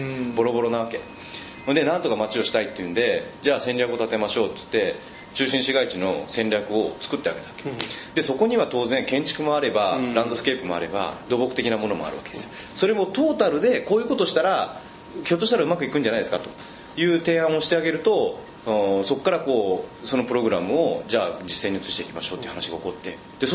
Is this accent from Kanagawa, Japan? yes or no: no; Saga, Japan; 僕地元佐賀なんですけど